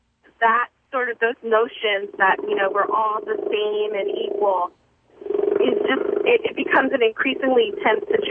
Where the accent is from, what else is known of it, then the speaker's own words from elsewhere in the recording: Maryland, United States; I grew up in Baltimore County in a very racially mixed area, and I'm African American.